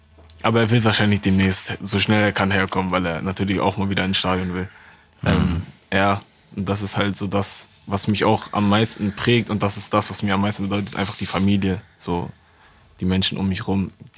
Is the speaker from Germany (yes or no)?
yes; Hamburg, Germany; born there; Ich bin in Hamburg geboren.